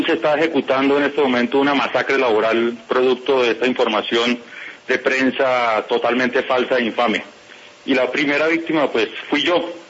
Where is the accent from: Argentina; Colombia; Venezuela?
Colombia; como todos los colombianos